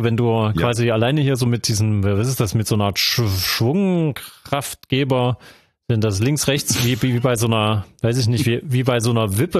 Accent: eastern Germany, Germany; DDR-Zeit, da war ich ja Kind, wenn ich ja in meiner Heimatstadt hier am Bahnhof war

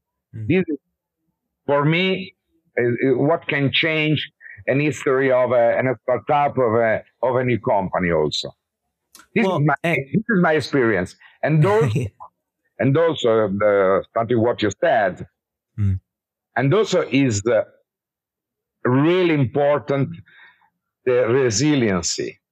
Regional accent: Italy; English is a second language; I was born in Italy, so I used to, and when I was young, I never went abroad. So I born here. I study here in Italy. I start to work here when I was a young guy, and I start to do my first company also in Italy.

